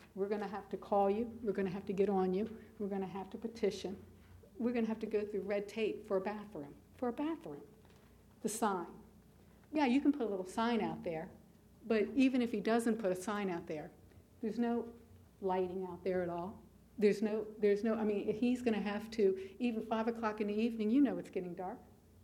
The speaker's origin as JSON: {"language": "English", "region": "Maryland", "country": "United States", "said": "I'm from Maryland, so we don't have to have stormwater runoffs, but you do."}